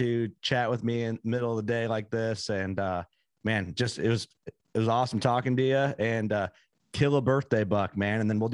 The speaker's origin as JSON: {"language": "English", "region": "Illinois", "country": "United States", "tie": "born or raised there", "said": "when I grew up hunting in Fulton County, Illinois, and one of the guys I grew up hunting"}